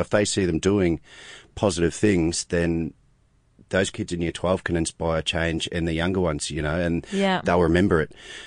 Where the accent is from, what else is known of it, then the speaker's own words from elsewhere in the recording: New Zealand; being a Kiwi and being a Māori as well